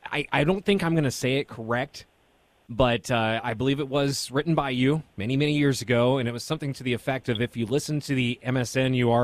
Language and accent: English; Kansas City, Missouri, United States; Love to go down and meet some fellow Missourians like myself. I'm from Kansas City.